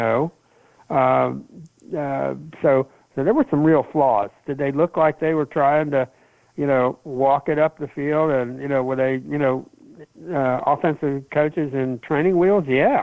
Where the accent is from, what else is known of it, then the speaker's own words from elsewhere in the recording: Kentucky, United States; I grew up in Kentucky. You can't do that.